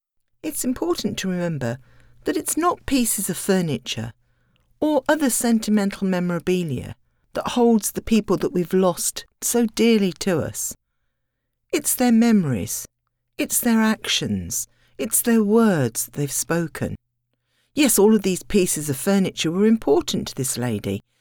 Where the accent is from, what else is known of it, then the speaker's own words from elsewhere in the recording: United Kingdom; moved away; United Kingdom to help my parents clear out their home. When I was growing up, there was a street in my hometown that every shop was an antique dealer.